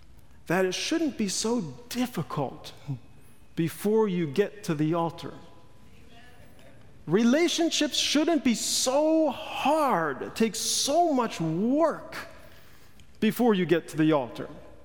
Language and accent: English; New York, United States; we also had gone to the same clubs growing up in New York before we were Christians.